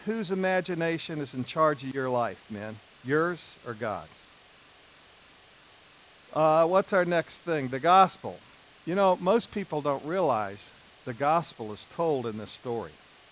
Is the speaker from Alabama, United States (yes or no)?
yes; Alabama, United States; I said, dude, I'm from Alabama. I got job security.